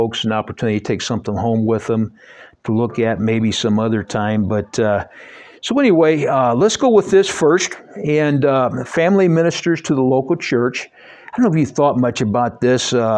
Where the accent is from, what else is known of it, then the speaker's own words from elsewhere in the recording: Mackinac, Michigan, United States; I think maybe it's easier that Tyler is from Tremont. I'm from Mackinac.